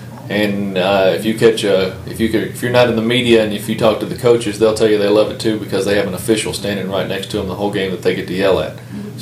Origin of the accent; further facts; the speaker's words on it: Kentucky, United States; At that point, with growing up in Marshall County and all the chemical plants, I decided, hey, I want to be a chemical engineer.